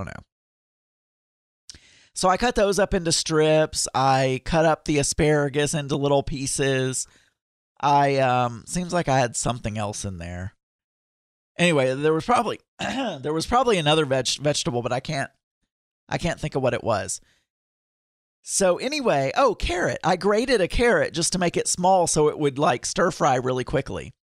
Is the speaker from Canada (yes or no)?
no; United States; being an American and us not eating rice a lot, I didn't really know how to make rice.